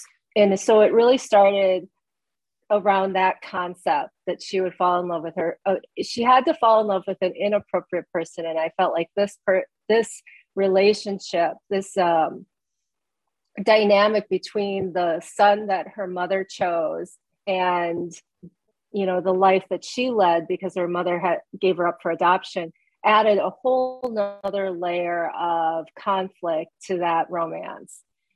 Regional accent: Midwest, United States; as a Korean adoptee, I grew up in the Midwest, and my relationship to my birth culture is very thin. I can't speak Korean.

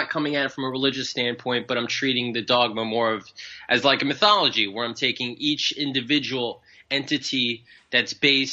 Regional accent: New York, United States; Yeah, I'm from New York. I'm just outside the city.

